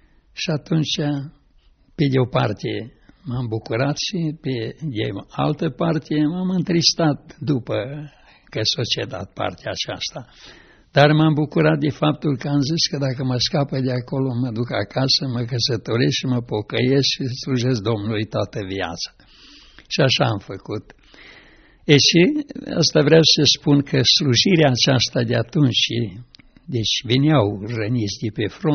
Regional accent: Cluj-Napoca, Cluj County, Romania; atunci am venit înapoi la Cluj, că eram de aici din Cluj.

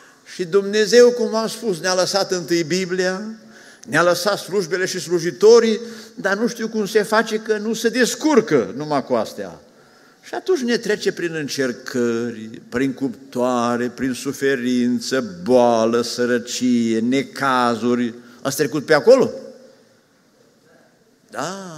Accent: Transylvania, Romania; eu sunt moț de origine, nepot de-a lui Avramean cu Horea Cloș, ca și Crișan, revoluționar.

